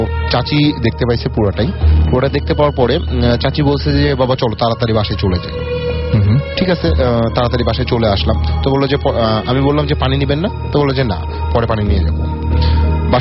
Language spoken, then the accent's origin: Bangla; Rajshahi Division, Bangladesh; তো আমরা খুব তাড়াতাড়ি আমাদের গ্রামের বাসায় চলে আসি, রাজশাহীতে আমার গ্রামের বাসা।